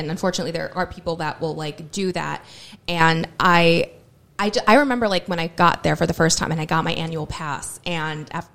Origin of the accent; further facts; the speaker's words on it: New York, United States; as a New Yorker, it's not that we have a negative, like, look on things, but we have a very blunt and honest look on things